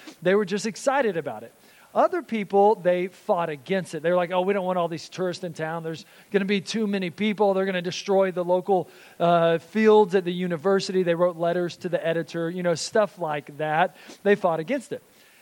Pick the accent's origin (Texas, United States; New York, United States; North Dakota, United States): Texas, United States; I was born and raised in Texas, and so it was just ingrained in me to be a Dallas Cowboys fan.